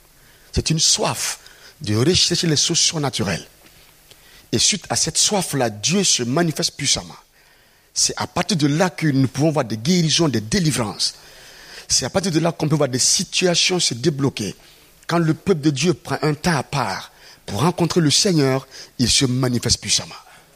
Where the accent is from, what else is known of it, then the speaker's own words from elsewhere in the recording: Burkina Faso; je suis originaire du Burkina Faso.